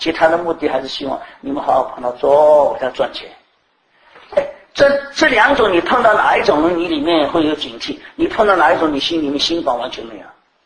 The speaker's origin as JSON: {"language": "Chinese", "country": "China", "said": "我们中国人常常讲说，人不自私，天诛地灭"}